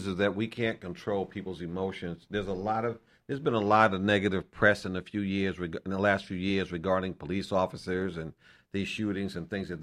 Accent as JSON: {"language": "English", "region": "New York", "country": "United States", "said": "I'm from New York. These are police officers that also walk the beat."}